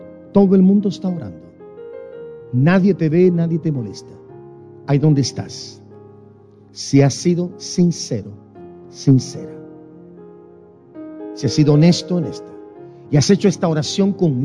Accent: Guatemala; No, le dije, pero soy guatemalteco. Y mi corazón es chamo, magallanero.

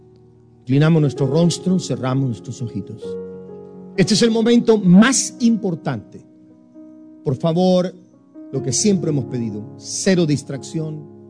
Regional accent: San Francisco, California, United States; also born or lived in Guatemala; now in -; Nací en Guatemala, me malcrié en San Francisco y vine acá a esta ciudad

